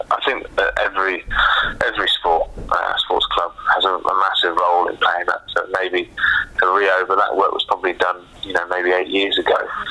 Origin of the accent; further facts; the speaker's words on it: Poole, South West England, United Kingdom; I've played locally, so I grew up in Poole.